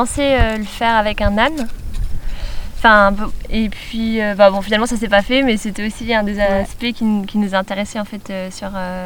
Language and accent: French; Lille, Hauts-de-France, France; moi, je viens de Lille. Et puis, je vadrouille un peu partout, en France et dans le monde.